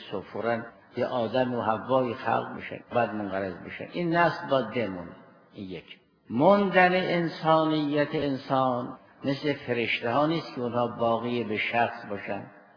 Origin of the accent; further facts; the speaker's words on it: Iran; ما هم آبایمون زرتشتی بود، ما هم ایرانی بودیم، ما هم ایرانی هستیم